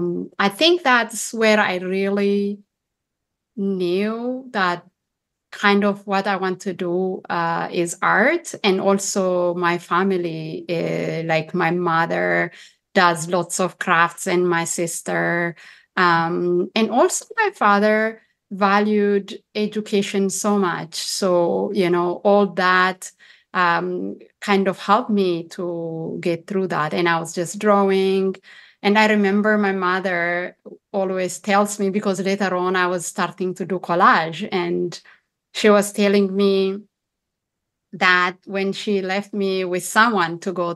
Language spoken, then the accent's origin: English; Addis Ababa, Ethiopia; I grew up in Addis Ababa